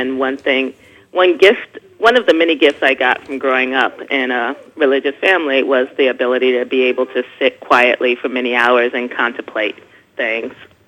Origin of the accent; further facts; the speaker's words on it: Greenville, South Carolina, United States; moved away as an adult; also born or lived in Ohio; now in Brooklyn, United States; No, I was born in Ohio, and I left there when I was an infant and moved to Greenville, South Carolina, where my maternal grandparents were.